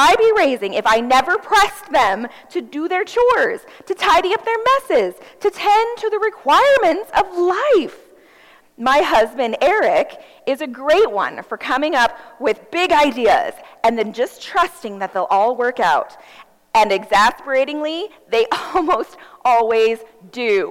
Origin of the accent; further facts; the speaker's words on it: Ohio, United States; I'm from Ohio, and I attended a little country church, a Methodist church in Ohio.